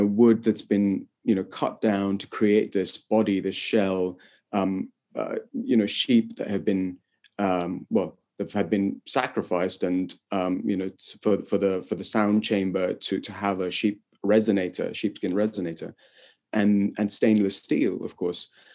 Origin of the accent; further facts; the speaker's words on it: West Bengal, India; I come from West Bengal, which is in East India, and I grew up in the sort of in the world of Indian classical music